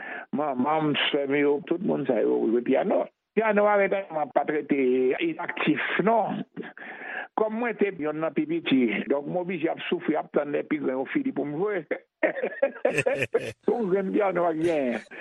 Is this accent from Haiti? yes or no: yes; Haiti; moved away; Ah, 64. En 64, j'étais à Haïti, mal Martinique.